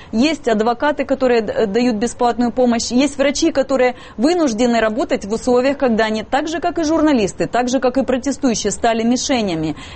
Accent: Zaporizhzhia, Zaporizhzhia Oblast, Ukraine; я сама родом тоже из Запорожья

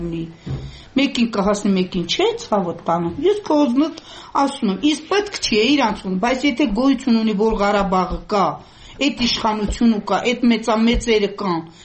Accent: Talish, Nagorno-Karabakh, Azerbaijan; Թալիշեցին ենք, բնիկ Թալիշեց, Զինծառայողի մայ։

